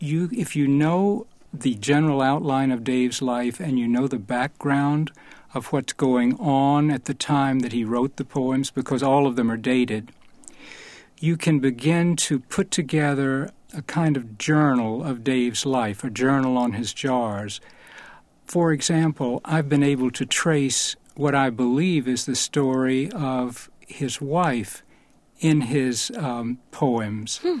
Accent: South Carolina, United States; I was quite fascinated by him, especially because he was from South Carolina, and I had been born and raised in South Carolina.

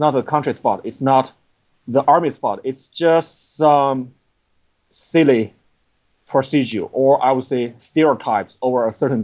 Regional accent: China; English is a second language; now in United States; I mean, first, I come from China, but I was raised in the family where my parents gave me a lot of American literatures and also the Bible to read when I was a child. And then I moved to USA.

